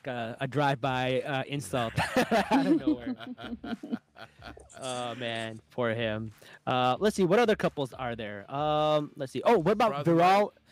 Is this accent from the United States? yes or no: no; Pakistan; Like, we're Pakistani. We don't know.